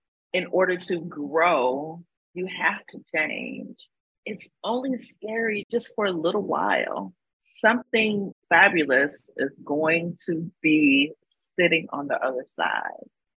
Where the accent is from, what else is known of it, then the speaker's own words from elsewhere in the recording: Cleveland, Ohio, United States; it was very difficult growing up in the Midwest, in Cleveland, where there weren't, I never saw any other families that were like mine. So here I am, this little Black girl with a Spanish last name